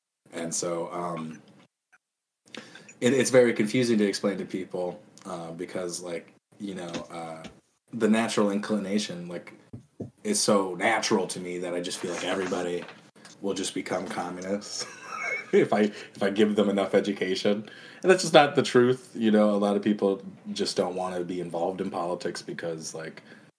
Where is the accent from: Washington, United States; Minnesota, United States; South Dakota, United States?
South Dakota, United States; Pine Ridge; it's basically because I'm native and I was from Pine Ridge that I was just basically naturally inclined to go into politics.